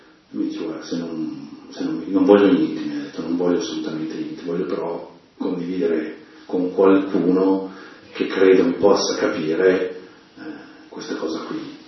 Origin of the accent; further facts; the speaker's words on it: Lombardy, Italy; in modo particolare da lombardi